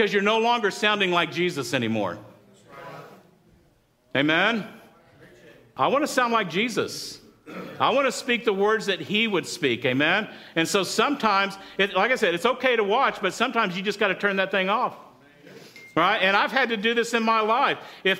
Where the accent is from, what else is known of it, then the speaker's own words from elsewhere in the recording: Texas, United States; Like, I grew up in West Texas where you had to let it run for about 3 or 4 minutes so that the boiling hot water got out of the hose first.